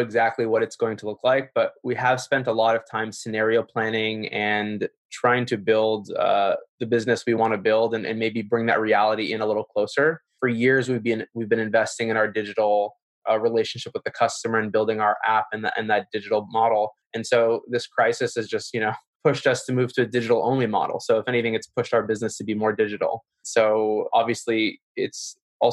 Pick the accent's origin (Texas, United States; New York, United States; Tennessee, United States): New York, United States; I'm born and raised in New York, and I grew up in the hospitality industry.